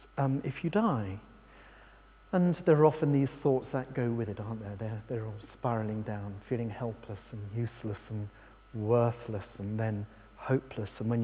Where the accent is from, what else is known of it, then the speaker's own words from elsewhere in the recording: England, United Kingdom; However, I'm English